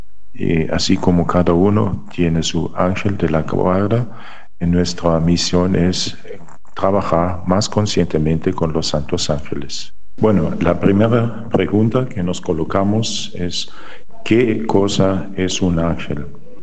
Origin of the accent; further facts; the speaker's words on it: Germany; Spanish is a second language; Me presento … soy alemán, sacerdote de la Orden de la Santa Cruz.